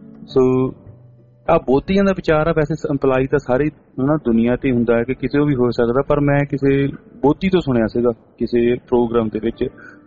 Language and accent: Punjabi; Punjab, India; moved away; ਅਸੀਂ ਪੰਜਾਬ ਦੇ ਲੋਕ ਆ, ਪਿੰਡਾਂ ਰੂਲਰ ਕਿਹਾ ਜਾਂਦਾ ਨਾ ਪੰਜਾਬ ਨੂੰ